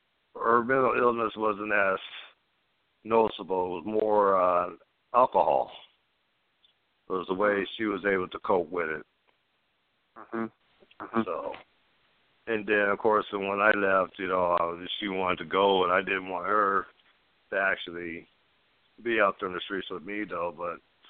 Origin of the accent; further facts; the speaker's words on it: Los Angeles County, California, United States; also born or lived in Oceanside; I was born in Oceanside, California, San Diego